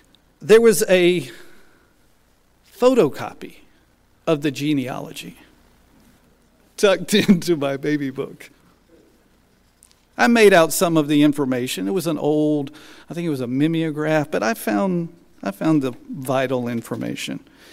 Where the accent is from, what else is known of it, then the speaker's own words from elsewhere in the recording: United States; Back in the 80s, which is still, in my estimation, one of the best decades to have ever grown up as an American.